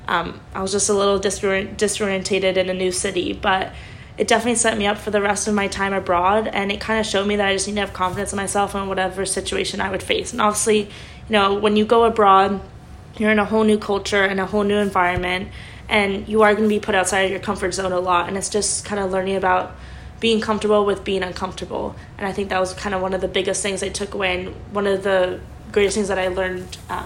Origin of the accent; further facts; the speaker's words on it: Bermuda; I'm from Bermuda, and metros or train systems just aren't a thing.